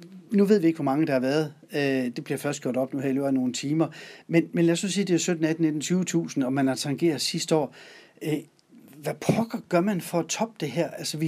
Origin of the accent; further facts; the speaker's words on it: Hjallerup, North Denmark Region, Denmark; Nu kommer jeg fra Hjallerup bag